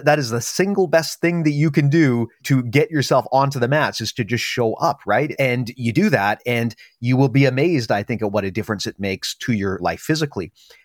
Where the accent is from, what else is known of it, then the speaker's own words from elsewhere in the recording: Canada; You know, being a Canadian, hockey's popular here